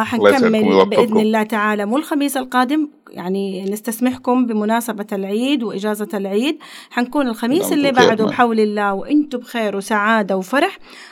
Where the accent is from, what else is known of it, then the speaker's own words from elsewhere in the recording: Hadhramaut, Yemen; now in Saudi Arabia; أنا بتكلم كوني كحضرمية عايشة، يمنية عايشة في السعودية